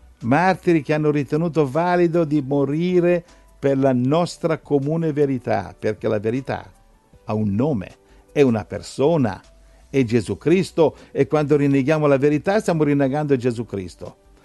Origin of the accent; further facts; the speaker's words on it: Milan, Lombardy, Italy; Io sono cresciuto a Milano, comunque.